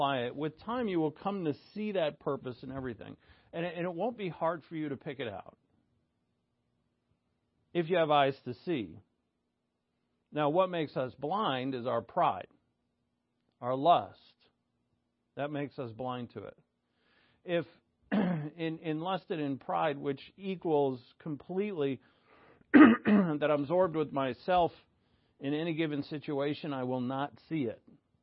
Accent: New England, United States; accent: New England; I said that with my New England accent.

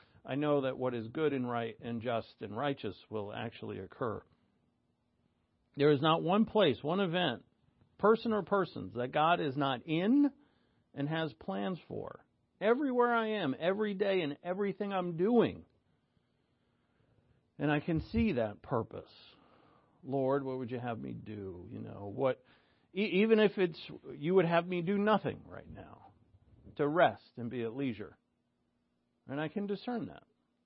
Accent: New England, United States; accent: New England; I said that with my New England accent.

